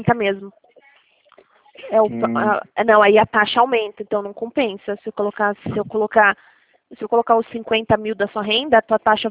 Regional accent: Itatiba, São Paulo, Brazil; eu sou aqui de Itatiba.

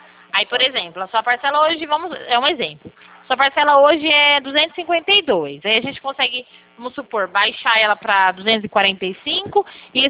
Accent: Pirassununga, São Paulo, Brazil; Eu sou de Pirassununga.

